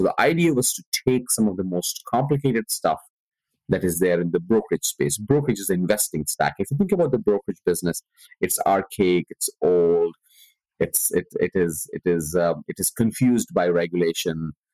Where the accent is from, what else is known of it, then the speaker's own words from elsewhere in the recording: India; I was born and brought up in India.